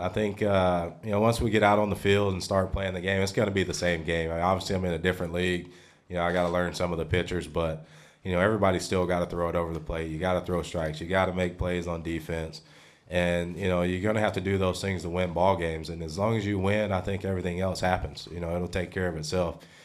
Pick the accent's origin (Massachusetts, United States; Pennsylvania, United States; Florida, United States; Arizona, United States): Florida, United States; I grew up in Florida. Nothing against Florida. Don't really want to go back to Florida. But I love the West Coast.